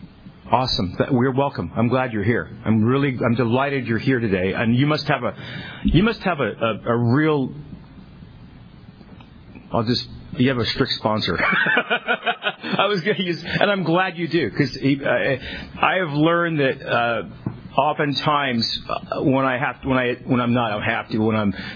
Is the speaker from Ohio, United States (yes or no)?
no; Tulare, California, United States; I'm a drunk from Tulare.